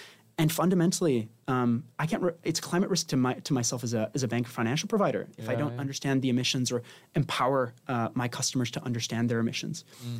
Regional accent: Spain; I'm originally from Spain

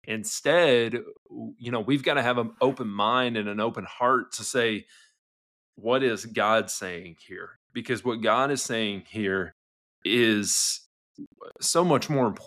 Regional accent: United States; We're in 2024. I'm an American.

